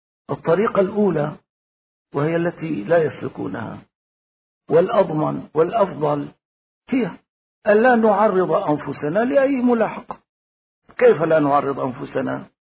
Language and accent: Arabic; Syria; الآن عندنا في سوريا هؤلاء يذهبون إلى القرى